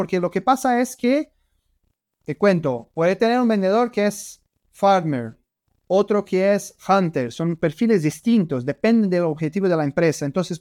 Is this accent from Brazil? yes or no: yes; Brazil; Para mí, como brasileño, Ayrton Senna es la persona que me encantaría cenar con él